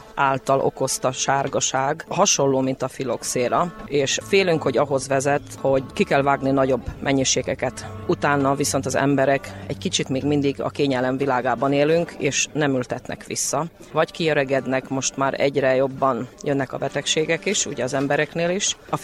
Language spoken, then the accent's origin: Hungarian; Mura, Slovenia; szlovéniai Muravidékről jöttünk